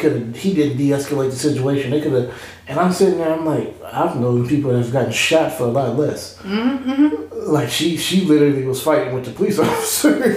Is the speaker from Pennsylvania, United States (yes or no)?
no; Ohio, United States; but we're from Ohio